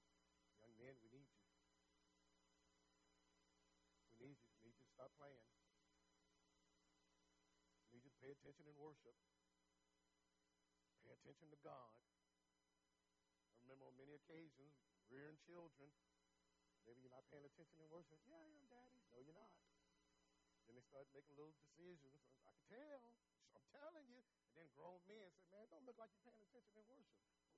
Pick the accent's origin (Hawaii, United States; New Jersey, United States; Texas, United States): Texas, United States; San Antonio; And so it caused me to think about growing up in San Antonio, Texas.